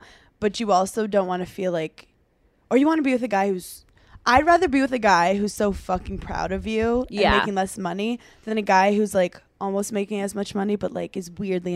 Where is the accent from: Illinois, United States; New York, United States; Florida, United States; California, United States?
New York, United States; Brooklyn; I'm from Brooklyn. That's like where basketball originated.